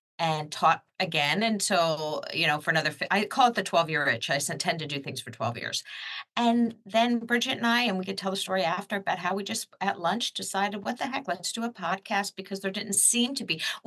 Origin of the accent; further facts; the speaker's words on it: New Jersey, United States; Well, I come from the Jersey Shore in New Jersey.